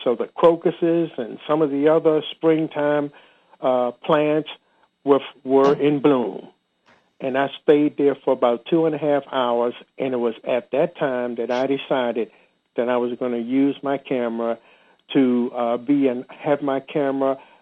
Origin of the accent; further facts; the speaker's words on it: Washington, District of Columbia, United States; And I spent at least 4 hours walking around D.C., my hometown, and seeing just what had happened.